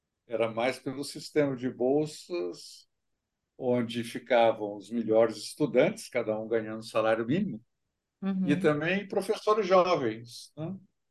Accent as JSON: {"language": "Portuguese", "region": "Minas Gerais", "country": "Brazil", "tie": "born or raised there", "said": "Sou do sul de Minas, criado aí, fazenda de café, enfim."}